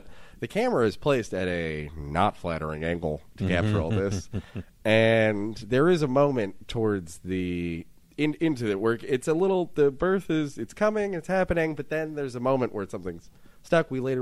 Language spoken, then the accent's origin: English; West Coast, United States; That's what growing up on the West Coast, contemplating what earthquakes might do.